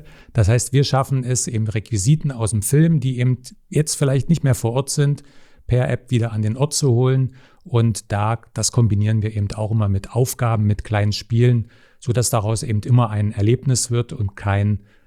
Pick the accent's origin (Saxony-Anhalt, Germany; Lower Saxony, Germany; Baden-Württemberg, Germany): Saxony-Anhalt, Germany; Halle; Wie du schon sagst, ich komme aus Halle. Ich lebe und arbeite jetzt wieder in Halle. War lange Zeit auch in Berlin tätig, habe in Sachsen-Anhalt studiert, Medieninformatik.